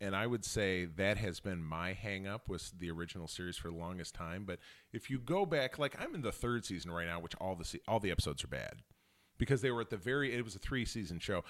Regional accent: Grosse Pointe, Michigan, United States; Picked up that first issue in a Notre Dame pharmacy in the Village in Grosse Pointe, my hometown.

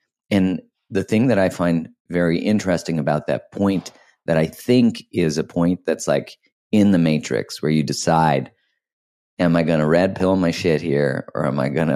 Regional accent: Canada; when I, as a Canadian, I was super judgmental whenever he was elected

